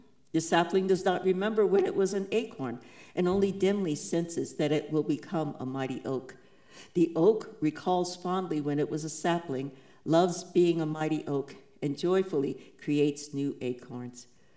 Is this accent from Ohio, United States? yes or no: no; New York, United States; I would tack on the motto of my home state of New York, Excelsior, ever upward.